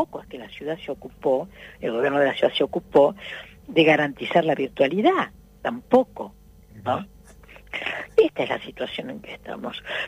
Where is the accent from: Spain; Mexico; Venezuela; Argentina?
Argentina; ¿cómo somos los argentinos?